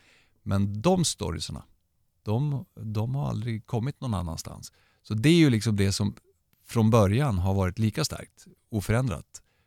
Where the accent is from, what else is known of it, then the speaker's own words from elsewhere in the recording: Skellefteå, Västerbotten County, Sweden; Jag är född eller uppväxt i Skellefteå, hockeystad.